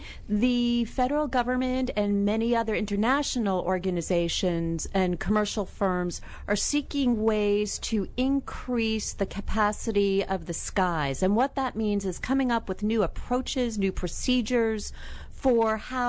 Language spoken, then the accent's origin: English; New York City, New York, United States; I'm from New York City.